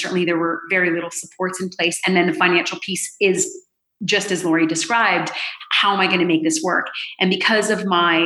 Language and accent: English; Canada; also born or lived in United Kingdom; now in United States; As I said, I'm from Canada and I've lived in the UK and all over the world.